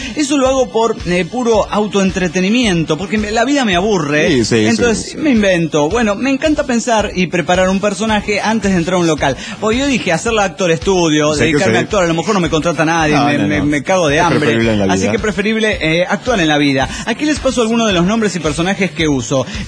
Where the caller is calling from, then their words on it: Playa del Carmen, Quintana Roo, Mexico; de Playa del Carmen, México.